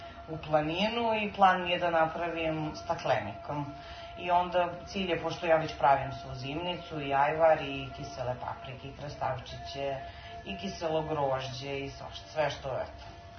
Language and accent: Serbian; Lika-Senj County, Croatia; ja sam rodom inače Ličanka